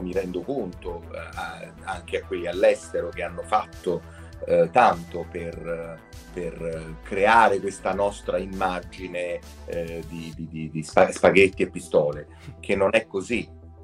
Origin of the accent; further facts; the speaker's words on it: Naples, Campania, Italy; No, uscite da questo equivoco, io sono napoletano.